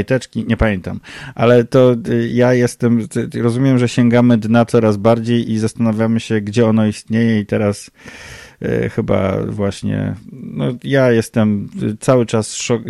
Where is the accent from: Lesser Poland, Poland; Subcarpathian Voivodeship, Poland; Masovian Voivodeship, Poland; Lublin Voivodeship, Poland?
Masovian Voivodeship, Poland; Warsaw; jestem z Warszawy.